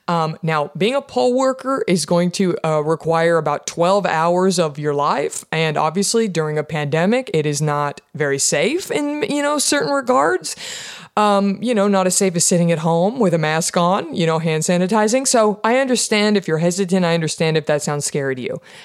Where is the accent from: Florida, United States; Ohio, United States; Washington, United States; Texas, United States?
Texas, United States; One of those is my home state of Texas.